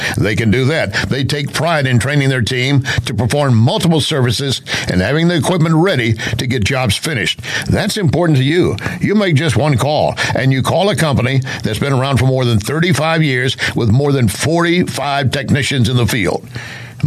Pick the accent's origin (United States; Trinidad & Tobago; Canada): United States; Texas; Listen, I'm a Texan